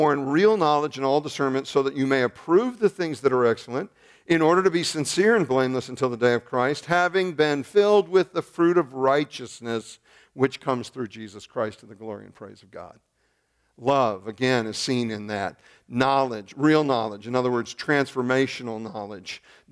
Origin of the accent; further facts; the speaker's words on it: Illinois, United States; And you got to understand, I was raised outside of Chicago, but I was raised by country folk, okay?